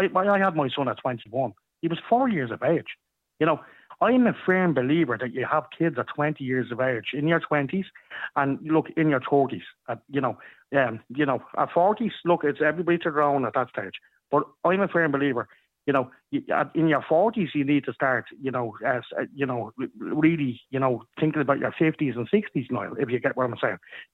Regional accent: Ireland; I'll tell you what would make it better for us as the Irish population is to make more affordable homes, to stop taxing us to the hilt, to stop making our children leave this country because they can't afford a home.

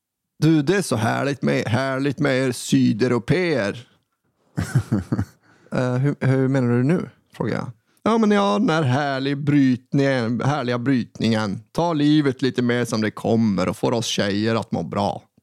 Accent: Blekinge, Sweden; Men jag är inte från Italien, eller från Spanien för den delen. Jag är från Blekinge, södra Sverige.

